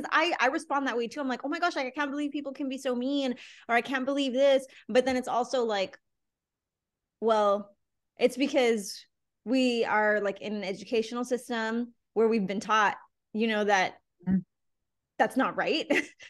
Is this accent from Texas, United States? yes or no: yes; Laredo, Texas, United States; every time I tell somebody I'm from Laredo, they assume I speak Spanish. And then I feel really bad because I don't.